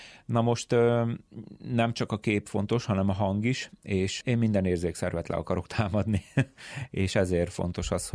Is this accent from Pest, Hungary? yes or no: yes; Pest, Hungary; Én egy kis faluból származom, Pest megyéből, és az volt az első olyan mozzanat, mikor nekem el kellett jönni otthonról, és bejárni egy nagyobb városba